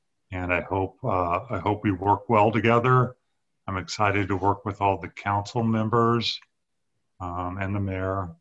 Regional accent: Portland, United States; I was born and raised in Portland.

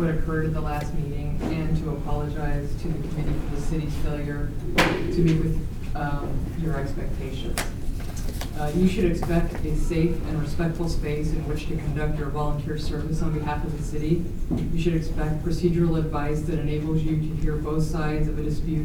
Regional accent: Portland, Oregon, United States; I am a CRC member, and I am from Kenton.

